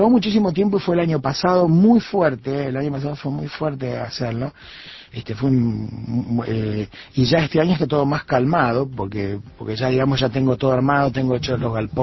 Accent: Argentina; viste que no dejan de pasar cosas raras en mi país, que por eso somos así, por eso somos argentinos, ¿ves?

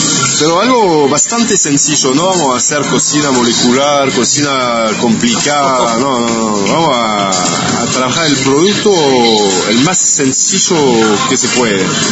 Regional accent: Auvergne-Rhône-Alpes, France; Spanish is a second language; Yo soy del interior, cerca de Lyon, gracias.

